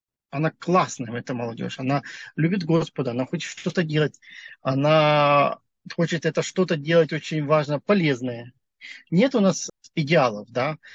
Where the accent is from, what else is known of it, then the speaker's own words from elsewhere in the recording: Mariupol, Donetsk Oblast, Ukraine; Я из Мариуполя